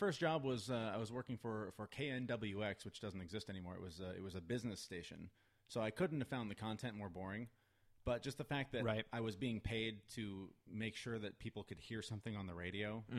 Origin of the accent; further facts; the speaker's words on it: Everett, Washington, United States; Around here, Everett, Linwood area.